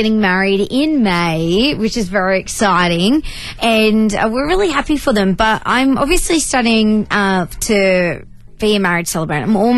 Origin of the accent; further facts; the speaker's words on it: Queensland, Australia; I'm a Queenslander.